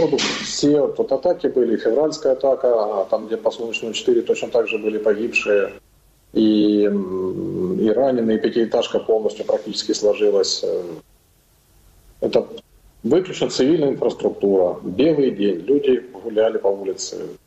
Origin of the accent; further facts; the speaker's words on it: Donetsk Oblast, Ukraine; Народився на Донеччині і живу на Донеччині.